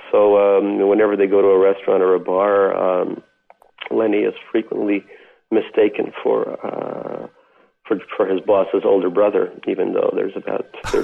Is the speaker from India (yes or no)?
no; Saint Petersburg, Russia; now in United States; Yes, or Leningrad, as they called it back in the day.